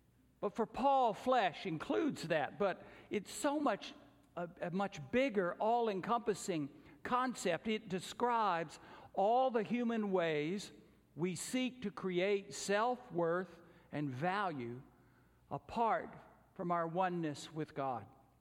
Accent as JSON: {"language": "English", "region": "the South", "country": "United States", "tie": "born or raised there", "said": "Growing up in the South, everybody wanted, if you were dating someone new, they wanted, well, tell me who her people are."}